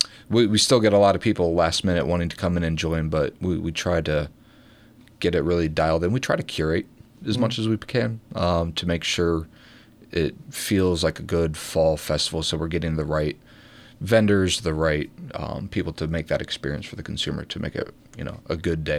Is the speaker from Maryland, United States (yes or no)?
yes; Columbia, Maryland, United States; So, I was raised in Columbia. Actually, I'm a HCC alum.